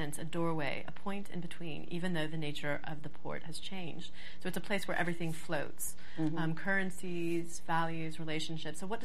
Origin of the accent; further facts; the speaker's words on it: United States; Hey, I'm American.